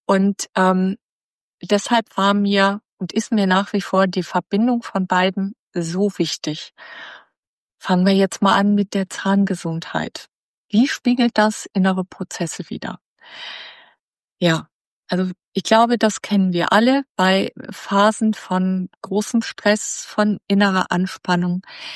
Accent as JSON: {"language": "German", "town": "Bielefeld", "region": "North Rhine-Westphalia", "country": "Germany", "tie": "born or raised there", "lives_now": "Münster, Germany", "said": "Geboren und aufgewachsen bin ich in Bielefeld und bin dann zum Studium der Zahnmedizin nach Münster gekommen"}